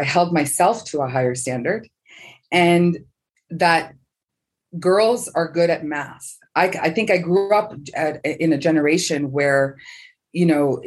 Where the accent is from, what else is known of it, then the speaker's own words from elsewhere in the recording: London, Ontario, Canada; I was born and raised in London, a city called London, Ontario, just outside of Toronto.